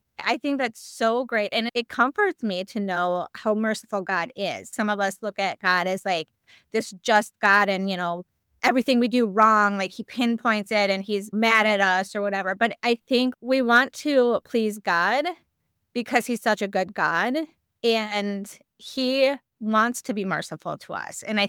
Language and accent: English; Minnesota, United States; I knew I was living in Virginia and I'm from Minnesota.